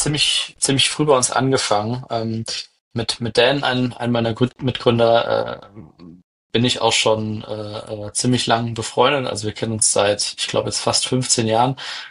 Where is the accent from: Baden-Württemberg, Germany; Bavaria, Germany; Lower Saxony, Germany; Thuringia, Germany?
Baden-Württemberg, Germany; Heidelberg; ich komme aus Heidelberg